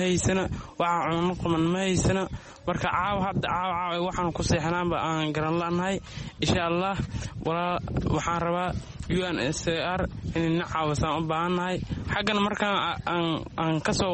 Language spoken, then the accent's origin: Somali; Middle Juba, Somalia; waxaan ka soo barakacnay jabada dhexe ayaan ka soo barakacnay marka wiil soomaaliyeed aan ahay